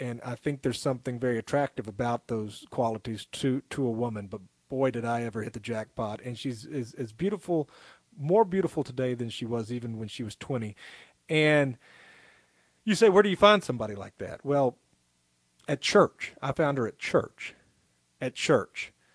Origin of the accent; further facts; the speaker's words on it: the South, United States; But I'm a Christian. I'm a Southerner.